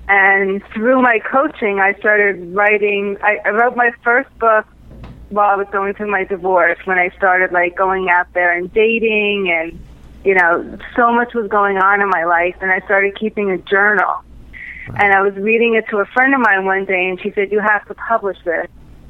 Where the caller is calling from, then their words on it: New York, United States; In New York.